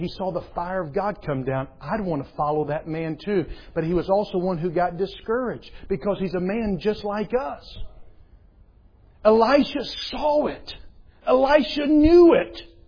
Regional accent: Southeast, United States; I'm from the East. I'm from the Southeast, where many church members look at their pastor like rebellious teenagers look at their parents.

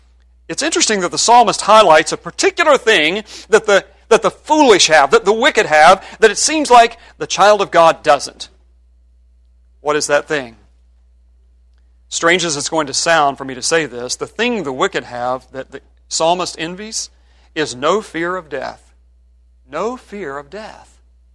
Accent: West Virginia, United States; I grew up in West Virginia, and you know, you always competing with Mississippi or Arkansas one on who's the poorest people in the world

